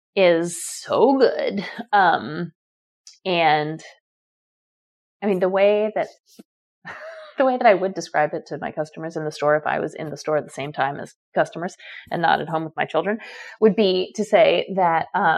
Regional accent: New York City, New York, United States; because I grew up on the Upper West Side

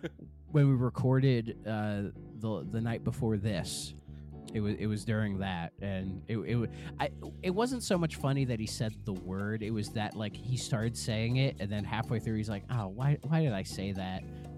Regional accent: United States; And then we talked a lot about American football because we're American.

